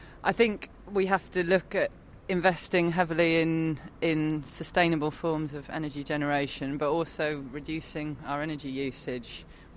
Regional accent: Leeds, Yorkshire and the Humber, United Kingdom; I'm local, yeah. I'm from Leeds.

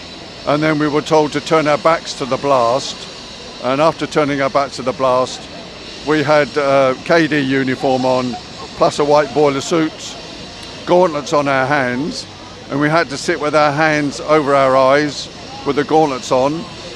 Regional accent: Basingstoke, South East England, United Kingdom; I'm 71 and I come from Basingstoke.

